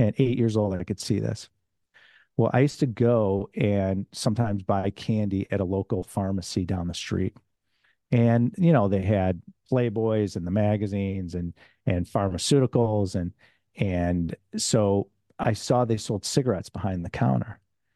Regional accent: Chicago, Illinois, United States; I'm from Chicago, as you know, Lance. And so for your audience, I'm from Chicago. I'm from the Midwest.

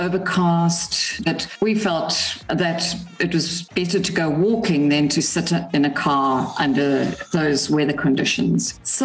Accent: Durban, KwaZulu-Natal, South Africa; Born and bred in Durban.

